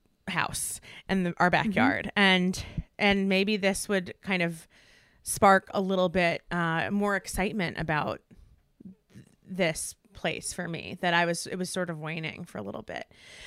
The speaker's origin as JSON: {"language": "English", "region": "East Coast", "country": "United States", "tie": "born or raised there", "lives_now": "Los Angeles, United States", "said": "I grew up on the East Coast, and I spent all of my life on the East Coast until January 2020 when we moved to Los Angeles."}